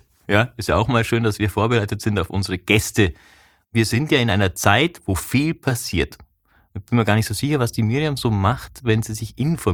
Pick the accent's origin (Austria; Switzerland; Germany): Austria; Vorarlberg; ich komme aus Vorarlberg und mein Papa ist ja Bregenzer